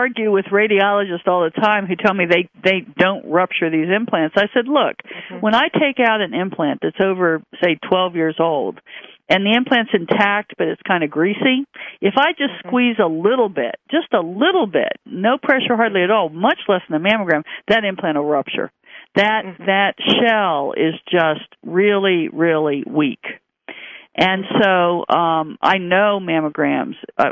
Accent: Kansas, United States; I grew up in Kansas. They had dusters all over the place.

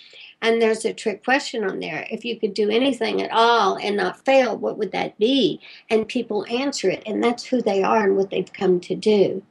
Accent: Texas, United States; I call them a posse, I was raised in Texas

